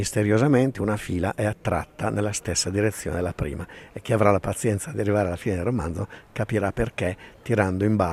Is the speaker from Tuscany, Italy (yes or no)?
no; Lombardy, Italy; also born or lived in Geneva, Switzerland; a pochi metri da casa mia. Io sono lombardo.